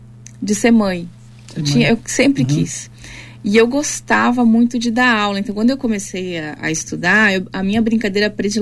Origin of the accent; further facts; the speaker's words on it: Bento Gonçalves, Rio Grande do Sul, Brazil; now in Caxias do Sul, Brazil; Mas nasci em Bento, passei toda a minha juventude lá.